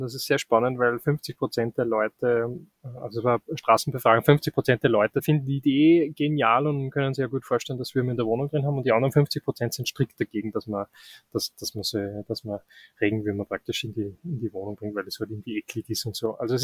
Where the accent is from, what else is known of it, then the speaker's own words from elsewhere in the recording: Upper Austria, Austria; Also es beginnt eigentlich, dass ich am Land aufgewachsen bin in Oberösterreich, und ich bin dann nach Wien gegangen